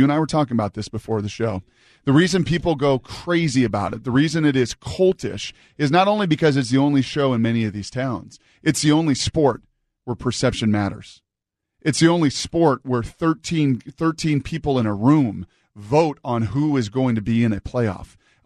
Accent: Aberdeen, Washington, United States; I grew up in Washington, out on the coast, out in Aberdeen.

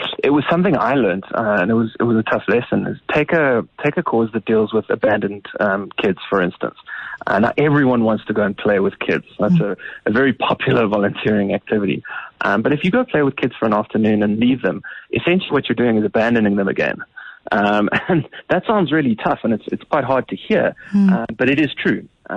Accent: South Africa; as a South African

